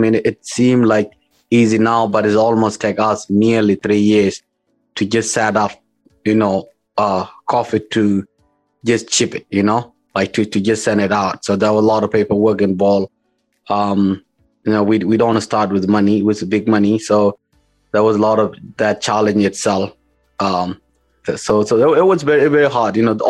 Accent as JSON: {"language": "English", "country": "South Sudan", "also_born_or_lived": "Ethiopia", "second_language": "English", "said": "I'm originally from South Sudan, which currently I am now."}